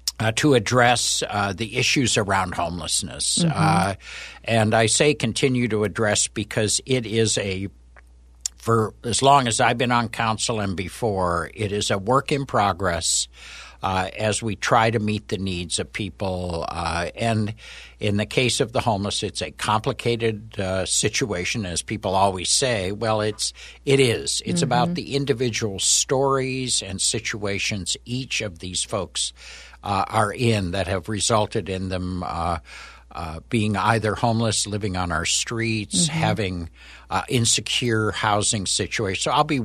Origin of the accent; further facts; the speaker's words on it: Spokane Valley, Washington, United States; I'm originally from the Spokane Valley, kind of between Spokane and Post Falls, Idaho. It's now one of the larger cities in Washington, but at the time is a rural area outside of Spokane.